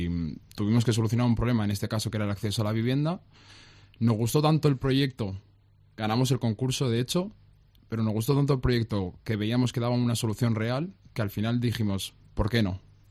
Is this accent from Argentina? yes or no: no; Cuenca, Castilla-La Mancha, Spain; porque nosotros somos de aquí de Cuenca